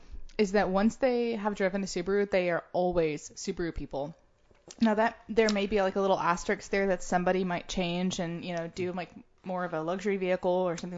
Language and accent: English; Georgia, United States; Same in Georgia.